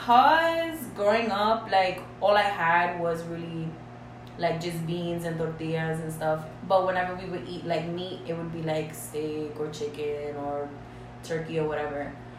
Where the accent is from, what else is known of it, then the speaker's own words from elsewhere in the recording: New York City, New York, United States; I grew up in Harlem.